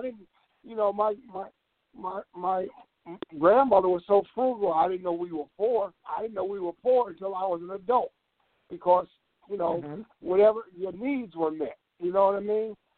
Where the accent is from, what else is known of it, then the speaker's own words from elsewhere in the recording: East Orange, New Jersey, United States; So my brother and I, we grew up in East Orange, and my two sisters went to Philly with my mother.